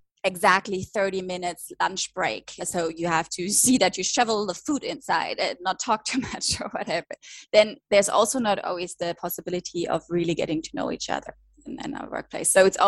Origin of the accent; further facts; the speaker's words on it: Germany; English is a second language; I come from Germany, which has very tight rules on working hours.